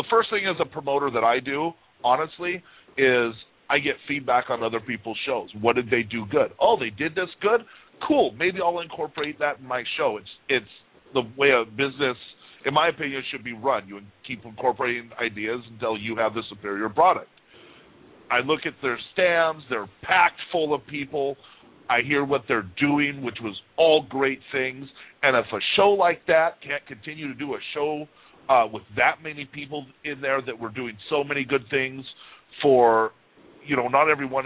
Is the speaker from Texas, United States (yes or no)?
no; Oregon, United States; I'll tell you what, Oregon's still my home state. I still like traveling to Bend. I still like going down to Eugene to watch the shows